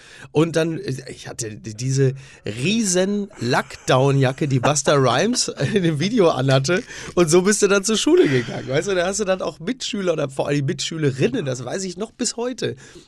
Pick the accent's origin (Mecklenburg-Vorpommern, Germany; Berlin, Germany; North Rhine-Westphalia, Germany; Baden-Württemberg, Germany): North Rhine-Westphalia, Germany; Castrop-Rauxel